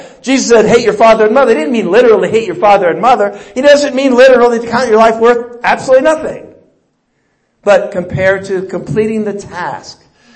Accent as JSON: {"language": "English", "town": "San Diego", "region": "California", "country": "United States", "lives_now": "Bakersfield, United States", "said": "You know, it's great moving from San Diego to Bakersfield. You know why? They say, where are you from? San Diego."}